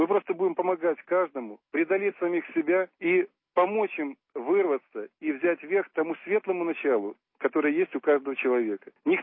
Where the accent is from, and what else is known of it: Belarus